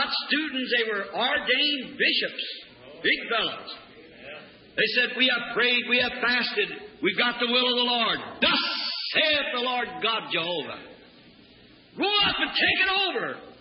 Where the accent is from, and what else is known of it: Ireland